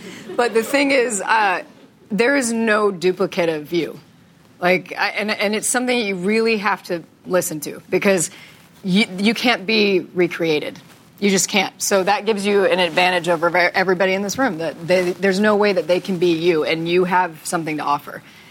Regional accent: Texas, United States; And I was like, okay, I'm from Texas. I don't know the difference.

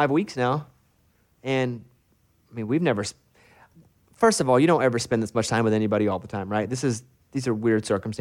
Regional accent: Little Rock, Arkansas, United States; And then I am from Little Rock, so I like Little Rock.

